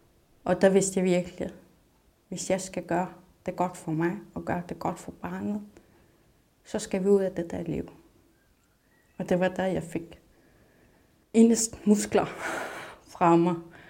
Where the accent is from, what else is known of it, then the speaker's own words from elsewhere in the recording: Nuuk, Sermersooq, Greenland; also born or lived in Sisimiut / Copenhagen; Jeg er 31 år gammel. Jeg er født i Sisimiut, opvokset i Nuuk, København.